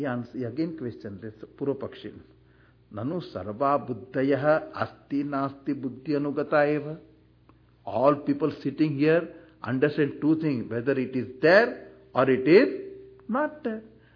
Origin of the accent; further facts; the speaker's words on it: India; English is a second language; I came from India, now all rationing is over.